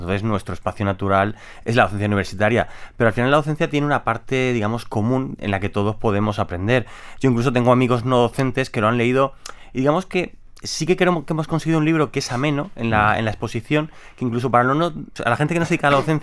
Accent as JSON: {"language": "Spanish", "town": "Murcia", "region": "Region of Murcia", "country": "Spain", "said": "yo te puedo decir que yo soy de Murcia"}